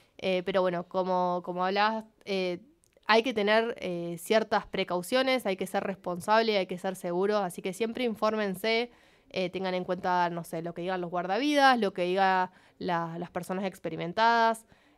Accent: Viedma, Río Negro, Argentina; mostrar mi lugar, de dónde soy, que soy de Viedma, que soy de Río Negro, que soy de Argentina.

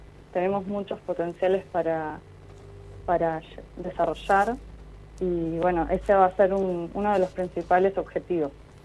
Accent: Comodoro Rivadavia, Chubut, Argentina; que me conocen de chica desde en Comodoro, yo nací, me crié, estudié en la universidad pública

